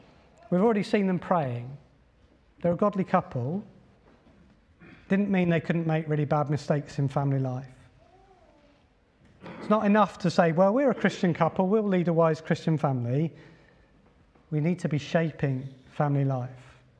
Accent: Leicester, East Midlands, United Kingdom; born there; I could have been born in Liberia or Los Angeles, but far more romantically, I was born in Leicester.

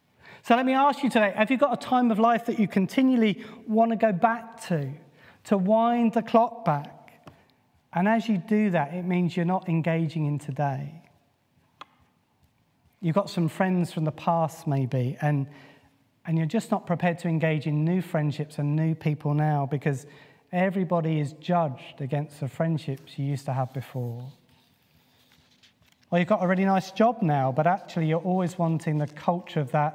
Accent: United Kingdom; accent: British; well, it's probably my British accent.

